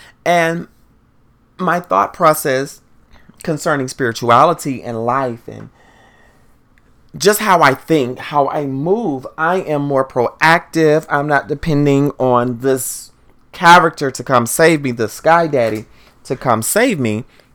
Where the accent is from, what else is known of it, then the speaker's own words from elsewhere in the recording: the South, United States; And then growing up in the South, we also listened to Go-Go in the South